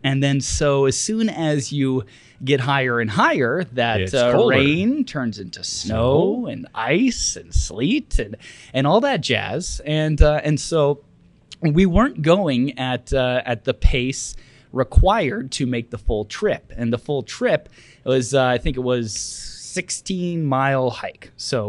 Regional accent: Okoboji, Iowa, United States; we grew up together in Okoboji, and he and I lived in Sioux Falls together for a little while

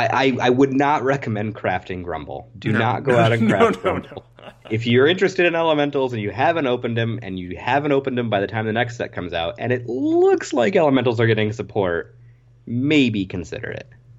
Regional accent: Arizona, United States; now in Washington, United States; Because I'm from Arizona and I'm in Washington

